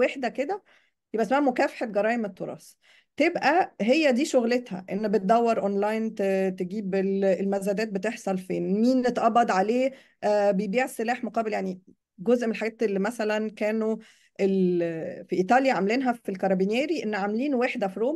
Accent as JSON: {"language": "Arabic", "country": "Egypt", "said": "فإحنا محتاجين إنه إحنا عندنا في مصر مثلا"}